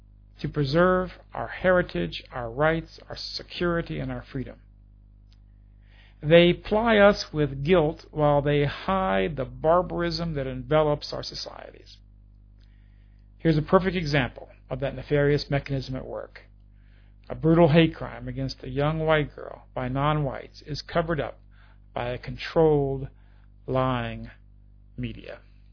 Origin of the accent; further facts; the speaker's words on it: United States; And as American, I can offer a tremendous amount of advice to them.